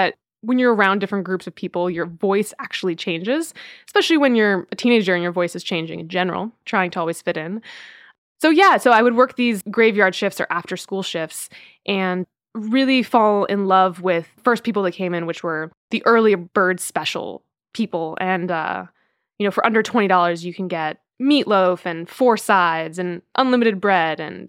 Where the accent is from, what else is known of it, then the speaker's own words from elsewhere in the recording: Silver Spring, Maryland, United States; born there; also born or lived in Virginia / New Jersey / New York; So I was born in Silver Spring, Maryland, right outside of D.C., then moved to Northern Virginia, and then New Jersey, and then New York. Yeah, we moved around a lot.